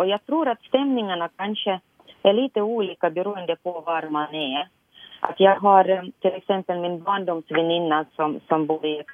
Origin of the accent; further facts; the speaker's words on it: Novosibirsk, Novosibirsk Oblast, Russia; Swedish is a second language; now in Ingå, Finland; jag är född och uppvuxen i staden Novosibirsk i Sibirien.